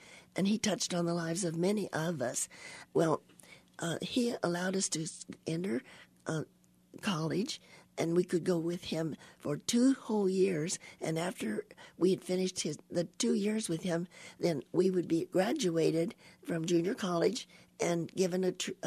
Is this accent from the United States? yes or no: yes; Kidder, Missouri, United States; I grew up in Kidder, Missouri, on a farm about a mile out to from the town. There were only about 350 people total in the town